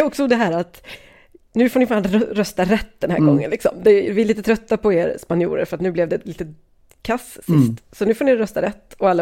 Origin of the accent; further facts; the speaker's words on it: Sweden; Och det där, som svensk köper man ju det, för så gör ju många.